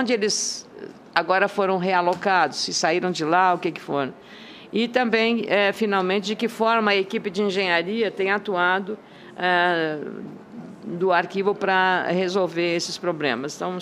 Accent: Lagoa Vermelha, Rio Grande do Sul, Brazil; No interior lá da minha terra, Lagoa Vermelha, que se fala.

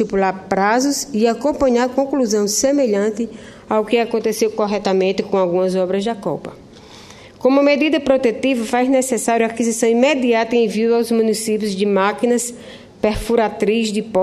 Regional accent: Caicó, Rio Grande do Norte, Brazil; com a minha querida região Seridó e da minha terra natal, Caicó.

